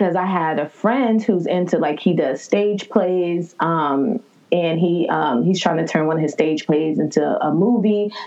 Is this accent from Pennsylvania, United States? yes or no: no; Florida, United States; because I grew up in Florida.